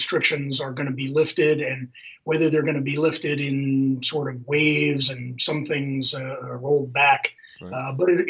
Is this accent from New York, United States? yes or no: yes; New York City, New York, United States; in some places like my hometown of New York City, the schools are essentially a distribution center for free meals for low income families